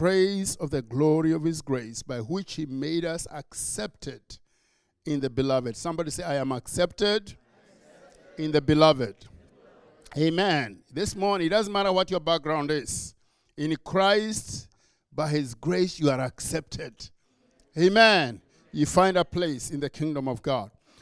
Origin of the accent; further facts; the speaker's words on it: Kenya; So I have an accent, but it's because I was born and raised in Kenya